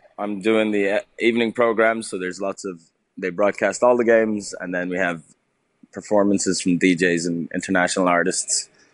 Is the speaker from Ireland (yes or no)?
yes; Dublin, Leinster, Ireland; accent: Dublin; moved away as an adult; I grew up in Ireland. The formative adolescent years were in Dublin. It's kind of, the accent's kind of toned down a bit, being living here since 2011, but I think it's still, you can still hear it.